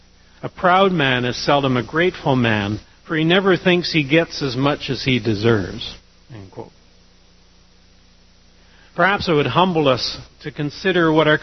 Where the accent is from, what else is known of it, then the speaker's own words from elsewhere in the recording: Canada; Oh, I'm Canadian. We feel pretty good about ourselves and our place on the planet.